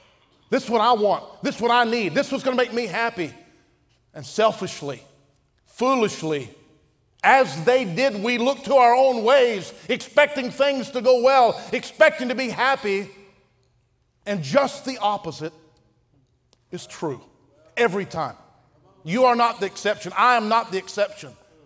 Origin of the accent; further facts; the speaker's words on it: Kentucky, United States; I'm from Kentucky. All these switches and stuff I'm not used to.